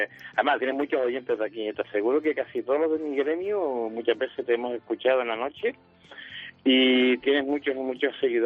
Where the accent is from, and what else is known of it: Canary Islands, Spain